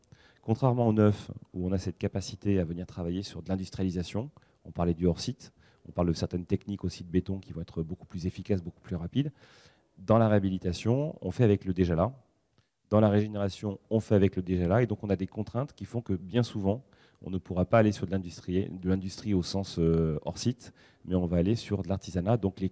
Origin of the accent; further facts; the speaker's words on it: Bordeaux, Nouvelle-Aquitaine, France; Moi, je viens de la ville de Bordeaux